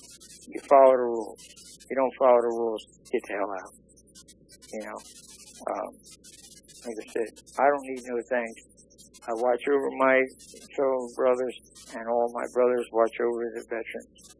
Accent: Philadelphia, Pennsylvania, United States; I mean, I'm from South Philly in an Irish neighborhood, you know?

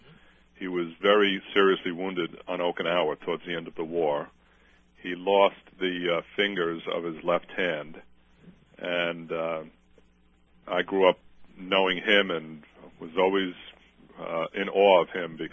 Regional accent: Bayside, New York, United States; also born or lived in Brooklyn; I was born in August 1947 in New York City in Brooklyn, and I grew up in a new post-war suburb in Queens, Bayside, Queens. It's one of the boroughs of New York City.

